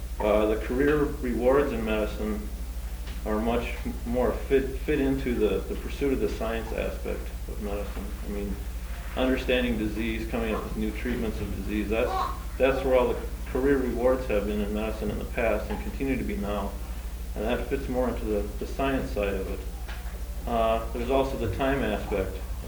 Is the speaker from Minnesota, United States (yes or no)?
yes; Rochester, Minnesota, United States; also born or lived in Fargo; I was born in Fargo, North Dakota, raised mostly in Rochester, and been a longtime resident there